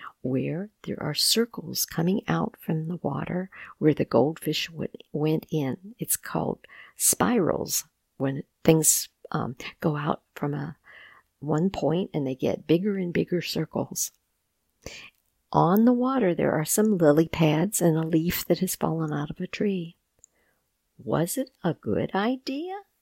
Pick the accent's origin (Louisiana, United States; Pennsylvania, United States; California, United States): Louisiana, United States; New Orleans; I grew up in a neighborhood in New Orleans called Treme.